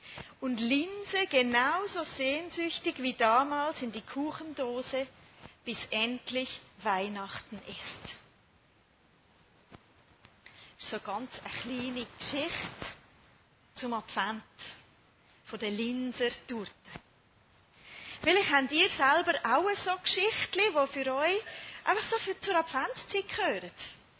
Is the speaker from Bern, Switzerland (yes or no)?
no; Zurich, Switzerland; Das bin ich, Zürcherin.